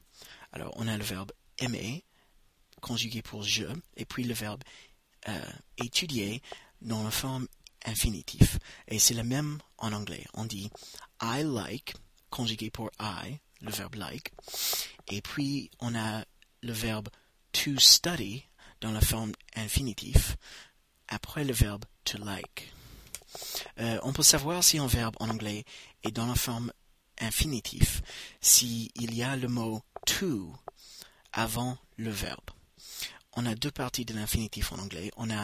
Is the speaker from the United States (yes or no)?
yes; United States; French is a second language; je suis américain, et avec ce podcast, je vais partager avec vous un peu de la langue anglaise.